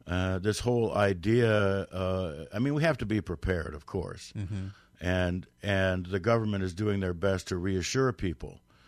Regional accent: Washington, D.C. area, United States; I grew up in the Cold War right outside D.C.

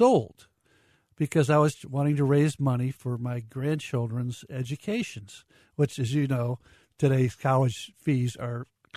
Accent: Detroit, Michigan, United States; born there; also born or lived in Chicago, United States / New York, United States / St. Louis, United States; So I was born in Detroit, lived there 8 years, Chicago 2.5 years, New York 4 years, you know, then St. Louis, Missouri

